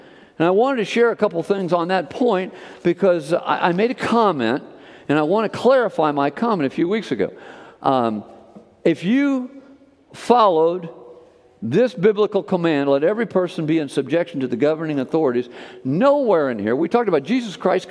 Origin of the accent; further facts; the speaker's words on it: United States; born there; I love the fact I was born in America.